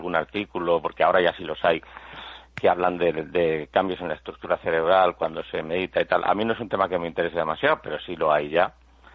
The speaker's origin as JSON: {"language": "Spanish", "town": "Madrid", "region": "Community of Madrid", "country": "Spain", "said": "No, yo no soy técnico, yo soy de Madrid, no soy técnico."}